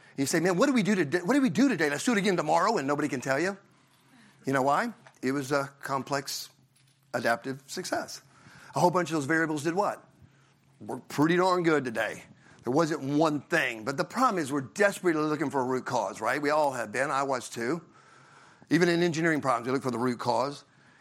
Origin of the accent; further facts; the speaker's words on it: Southern United States, United States; And I'm from the South, so we're like, we did a Kaizen event.